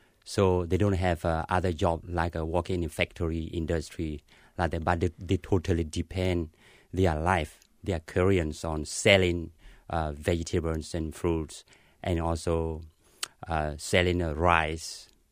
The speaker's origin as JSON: {"language": "English", "country": "Myanmar", "second_language": "English", "moved": "yes", "said": "Even though we are refugee here, we came from Burma, we are not in the city. People, we are not living in the big city. We are not even living in the small town. We live in a small village that is not much developed."}